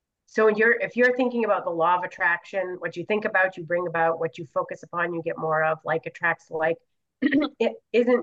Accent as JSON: {"language": "English", "region": "New Hampshire", "country": "United States", "said": "I'm from New Hampshire, so this Yankee work ethic"}